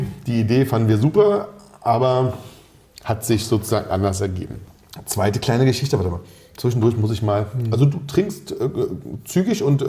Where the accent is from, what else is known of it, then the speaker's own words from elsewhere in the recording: Berlin, Germany; Ja, wir sind ja aus Berlin